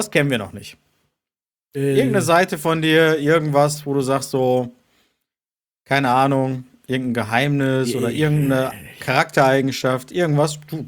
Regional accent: Turkey; German is a second language; ich bin Türke

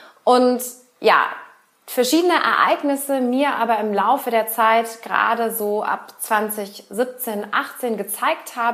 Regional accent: Berlin, Germany; now in Cologne, Germany; 32 Jahre alt, gebürtige Berlinerin, überzeugte Wahlkölnerin und Europäerin aus Leidenschaft.

